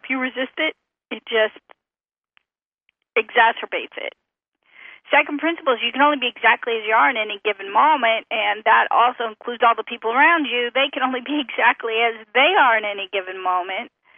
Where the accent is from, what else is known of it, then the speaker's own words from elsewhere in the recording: Oregon, United States; I grew up in Oregon. His dad owned a dress factory in New York City. You know, my grandparents were farmers. I lived in the country.